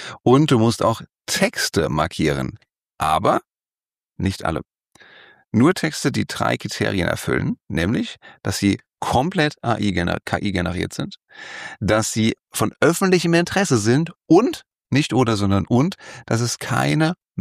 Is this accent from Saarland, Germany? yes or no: no; Frankfurt, Hesse, Germany; Also wir als Frankfurter haben einen Flughafen gebaut